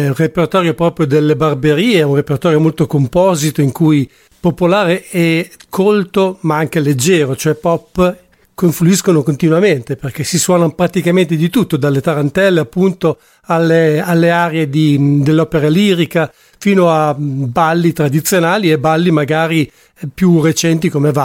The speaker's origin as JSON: {"language": "Italian", "town": "Alessandria", "region": "Piedmont", "country": "Italy", "tie": "born or raised there", "said": "ricordo dalle mie parti, quindi nel nord ad Alessandria"}